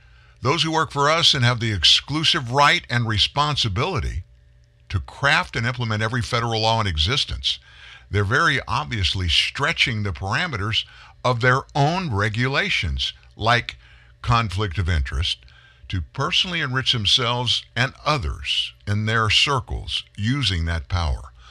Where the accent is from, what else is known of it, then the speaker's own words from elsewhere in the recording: Louisiana, United States; where I grew up in South Louisiana, we did a lot of duck hunting